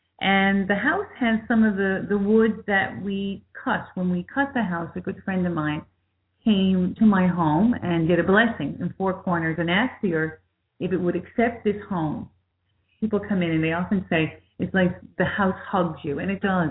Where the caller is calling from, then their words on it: Conception Bay South, Newfoundland and Labrador, Canada; I'm calling in from Conception Bay South, Upper Gully, in Newfoundland and Labrador.